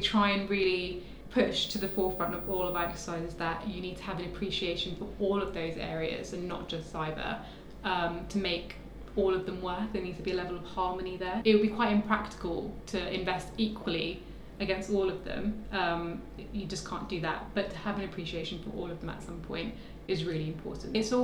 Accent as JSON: {"language": "English", "country": "United Kingdom", "said": "People are just polite, and we're British and we like to be polite."}